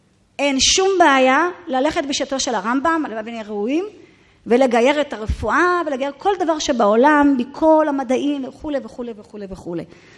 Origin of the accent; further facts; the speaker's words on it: Jerusalem, Jerusalem District, Israel; גדלתי בבית מורב ירושלמי, הכל.